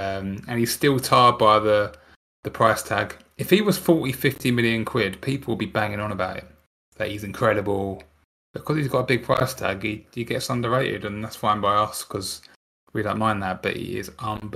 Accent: England, United Kingdom; You know, I'm very English in that sense.

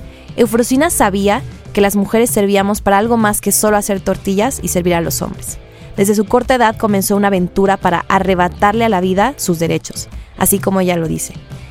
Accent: Culiacán, Sinaloa, Mexico; nosotros somos de Culiacán, del norte, e íbamos un viaje para allá.

